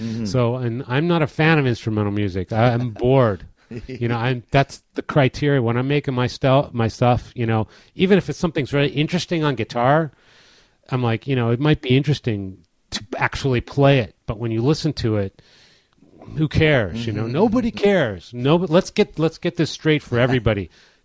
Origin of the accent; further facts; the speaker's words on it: Baltimore, Maryland, United States; I'm playing my hometown, Baltimore, Maryland.